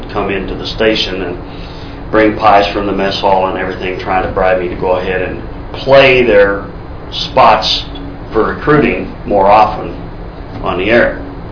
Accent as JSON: {"language": "English", "town": "Punxsutawney", "region": "Pennsylvania", "country": "United States", "tie": "born or raised there", "also_born_or_lived": "Big Run", "said": "I was born in Big Run, Pennsylvania, which is about 100 miles northeast of Pittsburgh, 7 miles away from Punxsutawney, which is home of the groundhog. I grew up and graduated from Punxsutawney High School in 1958."}